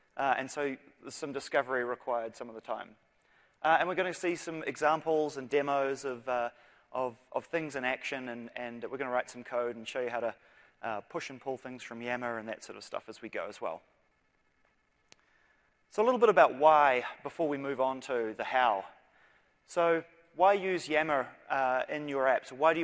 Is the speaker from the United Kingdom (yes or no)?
no; New Zealand; now in Seattle, United States; I'm a Kiwi on loan to Seattle. As you can tell, I probably don't sound like I'm from around here.